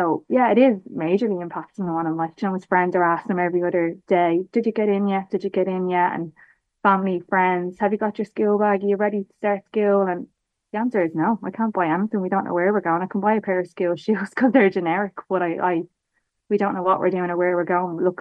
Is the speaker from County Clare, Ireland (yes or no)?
no; Lucan, County Dublin, Ireland; We're born and bred in Lucan, both sides of our family. My own parents, Charlie's grandparents, went to school in Lucan.